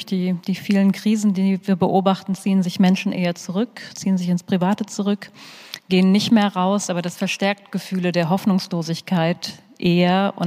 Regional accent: North Rhine-Westphalia, Germany; Vielleicht sollte ich mal wieder ins Sauerland fahren und mich mit ihm treffen.

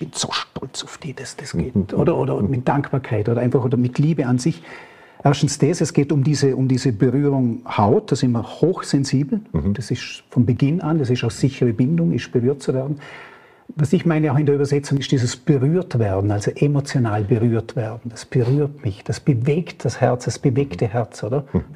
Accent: Vorarlberg, Austria; als Vorarlberger sagt man dann ja, im Großen und Ganzen geht es mir gut.

